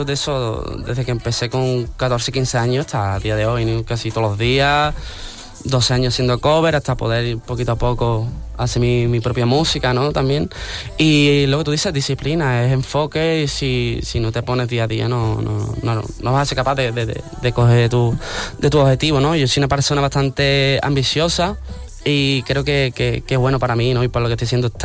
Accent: Cádiz, Andalusia, Spain; Yo empecé cantando en los carnavales de mi tierra, de Cádiz.

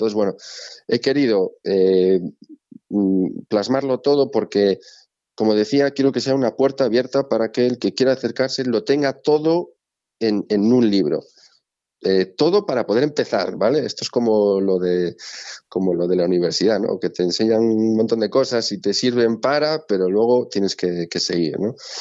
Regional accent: Galicia, Spain; yo creo que, como buen gallego, creo que todo es relativo

